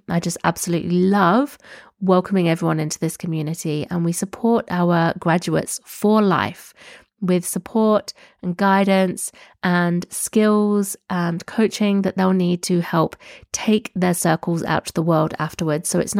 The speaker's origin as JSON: {"language": "English", "region": "England", "country": "United Kingdom", "tie": "born or raised there", "moved": "yes", "said": "growing up in the Midlands, which is not north and not south in the UK"}